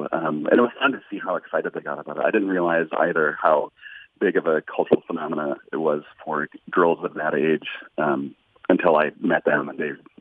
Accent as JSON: {"language": "English", "town": "Bemidji", "region": "Minnesota", "country": "United States", "tie": "born or raised there", "said": "I grew up in Bemidji. My parents were educators."}